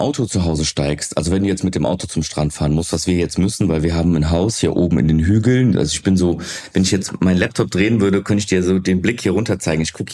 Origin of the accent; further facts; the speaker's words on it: Greece; Ist auch immer geil, wenn man als Grieche irgendwo hinfährt und erstmal griechische Sachen sehen möchte.